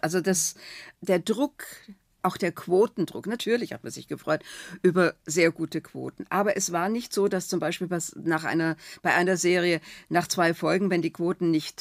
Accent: Baden-Württemberg, Germany; da bin ich Schwäbin

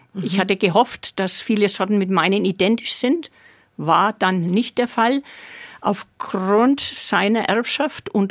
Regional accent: Bavaria, Germany; Und es ist jetzt eben spannend zu sehen, dass sie auch bei uns in Mittelfranken wirklich extrem gut gedeihen.

